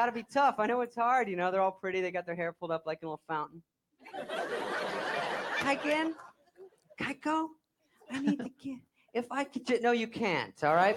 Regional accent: Arizona, United States; I'm from Arizona. I moved out here.

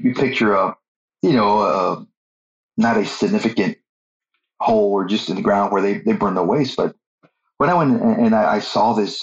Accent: Corpus Christi, Texas, United States; I was born in Corpus, so I grew up in Corpus Christi.

